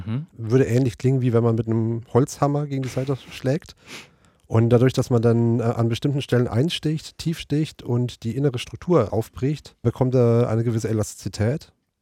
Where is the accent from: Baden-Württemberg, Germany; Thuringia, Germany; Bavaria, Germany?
Baden-Württemberg, Germany; born there; Ich komme gebürtig aus Baden-Württemberg auch, habe bei Firma Seiler in Kitzingen meine Ausbildung gemacht, war dann auch in Stuttgart direkt in Filderstadt und in Esslingen in zwei Reparaturbetrieben